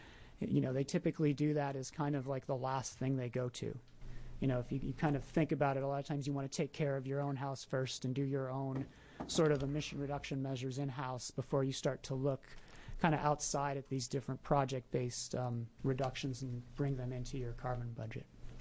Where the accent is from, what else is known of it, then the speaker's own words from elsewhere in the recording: Canada; I'm Canadian